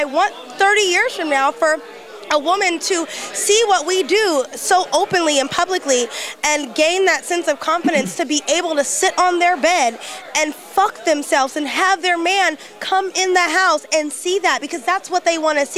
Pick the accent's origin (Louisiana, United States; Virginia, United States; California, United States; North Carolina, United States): California, United States; Sacramento; I'm originally from Sacramento